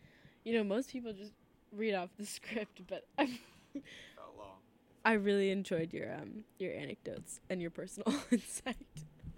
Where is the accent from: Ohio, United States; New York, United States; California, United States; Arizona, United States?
California, United States; And I'm from the West Coast, specifically the Bay Area.